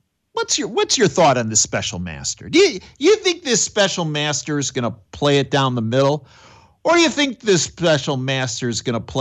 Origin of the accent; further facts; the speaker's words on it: Chicago, Illinois, United States; I grew up in Chicago, spent a big chunk of my life in Chicago, still have a lot of friends and family in Chicago.